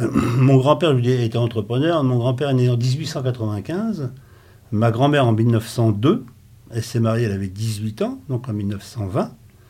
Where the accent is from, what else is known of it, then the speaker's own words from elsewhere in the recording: Villeneuve-sous-Thury, Hauts-de-France, France; dans un tout petit village à côté, dans une habitation. Donc, je ne suis pas né ni à la clinique ni à l'hôpital de Meaux. Je suis né à la Villeneuve-sous-Thury.